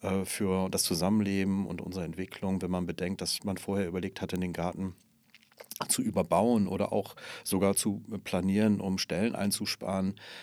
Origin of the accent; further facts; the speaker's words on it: North Rhine-Westphalia, Germany; Ja, ich komme aus Westfalen